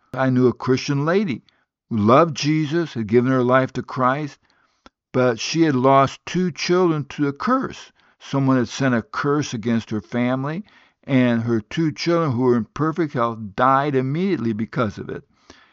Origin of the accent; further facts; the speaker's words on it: Guinea; also born or lived in Liberia / Sierra Leone; I was born in Liberia, grew up in Guinea, and lived in Sierra Leone because my parents were good.